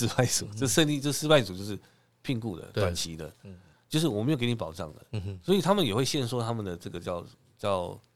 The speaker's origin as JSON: {"language": "Chinese", "country": "Taiwan", "said": "比我们台湾人还穷"}